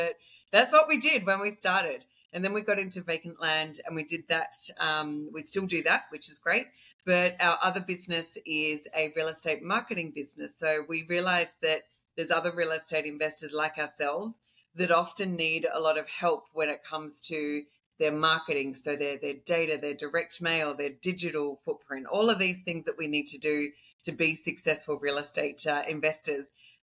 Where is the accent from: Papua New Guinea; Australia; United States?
Australia; accent: Aussie; I think after all these years of working in the US, maybe my Aussie accent is not as Aussie as what it used to be.